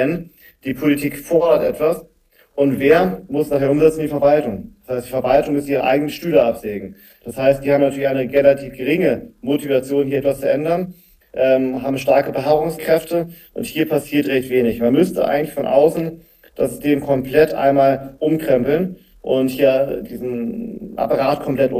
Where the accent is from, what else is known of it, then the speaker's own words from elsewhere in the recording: Germany; ich stehe hinter Deutschland. Ich bin als Deutscher sehr patriotisch in dem Punkt. Ich möchte gerne, dass Deutschland wieder nach vorne kommt.